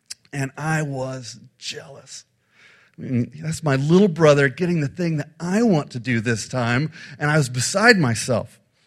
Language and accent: English; Midwest, United States; We're from the Midwest. We don't surf.